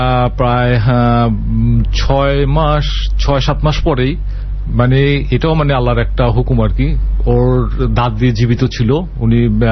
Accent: Dhaka, Dhaka Division, Bangladesh; born there; আমি জন্মাইছি ঢাকা শহরে

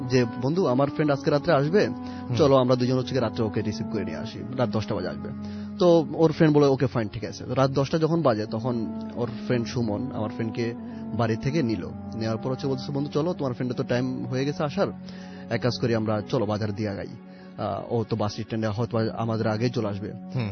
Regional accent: Dhaka, Dhaka Division, Bangladesh; আমি ঢাকা ওয়ারি থেকে আসছি।

